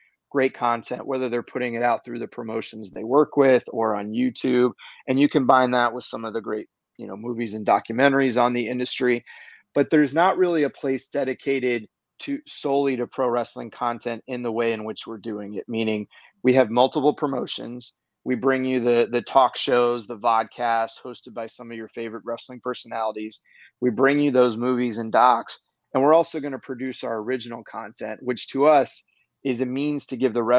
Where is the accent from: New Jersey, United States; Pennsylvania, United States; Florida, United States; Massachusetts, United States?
Florida, United States; So I grew up in Florida, and I was really a product of WCW.